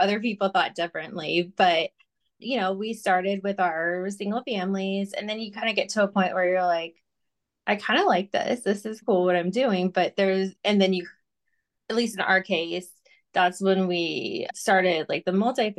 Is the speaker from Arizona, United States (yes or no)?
yes; Arizona, United States; I'm from Arizona, so anything that's like below 70, I'm gonna need like a hoodie for.